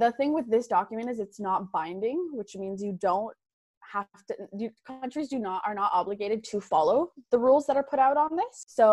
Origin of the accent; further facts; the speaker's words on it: Ottawa, Ontario, Canada; I'm from Ottawa, Canada.